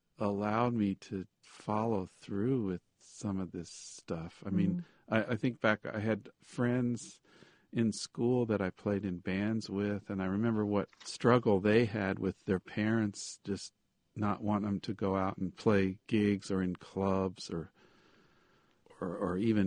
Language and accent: English; Denver, Colorado, United States; But the reality is, I mean, I grew up in Denver in the middle of the city, basically.